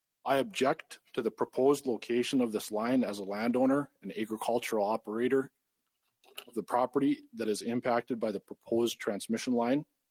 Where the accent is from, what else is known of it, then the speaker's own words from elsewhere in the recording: Ross, North Dakota, United States; I'm a farmer from Montreal County in Ross, North Dakota.